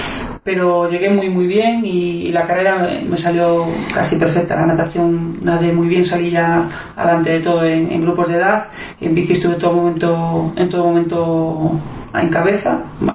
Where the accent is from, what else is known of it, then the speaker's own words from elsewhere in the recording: Sarria, Galicia, Spain; yo estaba de aquellas en el instituto de mi pueblo, de allí de Sarria